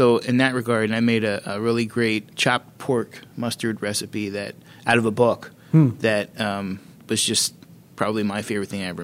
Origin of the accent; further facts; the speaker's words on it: Hershey, Pennsylvania, United States; Like I grew up near Hershey, Pennsylvania.